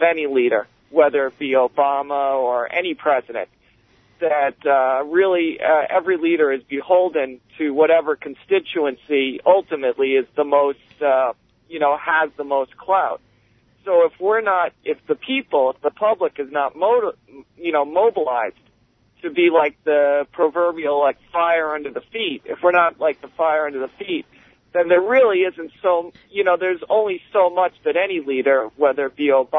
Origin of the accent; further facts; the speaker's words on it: Huntington, New York, United States; now in Central Islip, United States; Well, I'm originally from Huntington, but I live in Central Islip these